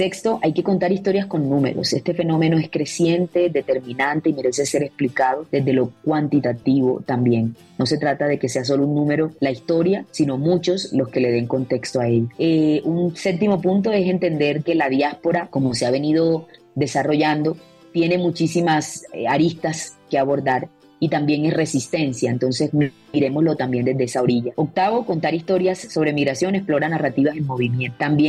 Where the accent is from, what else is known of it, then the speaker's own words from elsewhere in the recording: Montería, Córdoba, Colombia; yo soy del Caribe colombiano, yo soy de Montería.